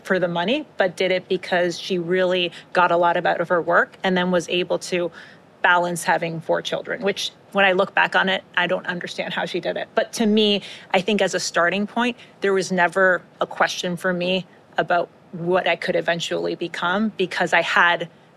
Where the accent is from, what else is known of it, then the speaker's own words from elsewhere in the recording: Canada; So I grew up in Canada and obviously to parents that were from Uruguay.